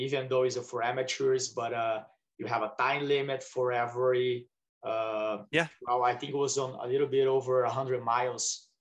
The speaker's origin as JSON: {"language": "English", "country": "Brazil", "tie": "born or raised there", "said": "So growing up in Brazil, love to practice all sports"}